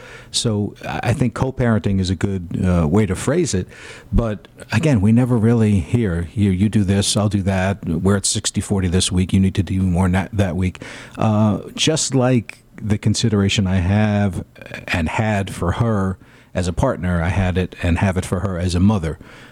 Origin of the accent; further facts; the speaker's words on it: New York, United States; We both came from a small town. We started dating in high school and broke up, got back. We're both from New York. I moved down to D.C. to go to school.